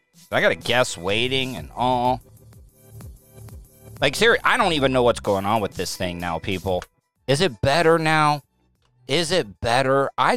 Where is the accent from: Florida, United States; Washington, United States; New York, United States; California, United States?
Florida, United States; Oh, living here in Florida, like when I tell people, oh yeah, I'm born and raised in Florida.